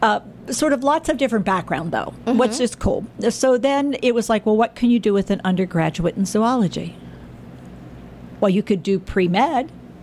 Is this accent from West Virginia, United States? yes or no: yes; West Virginia, United States; accent: West Virginia; So, background wise, I am originally from West Virginia.